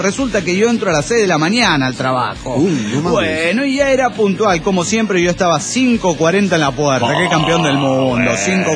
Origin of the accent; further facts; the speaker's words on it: Guadalajara, Jalisco, Mexico; de Guadalajara, Jalisco, México.